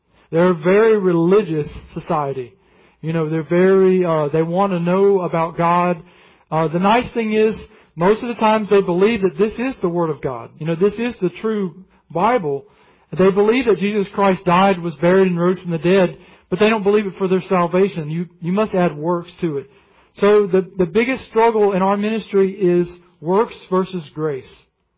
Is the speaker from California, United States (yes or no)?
no; Alabama, United States; You know, I'm from Alabama. I'm used to humidity